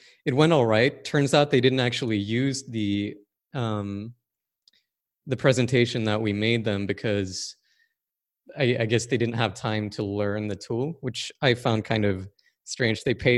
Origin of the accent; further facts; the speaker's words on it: Sweden; English is a second language; I'm from Sweden, born and raised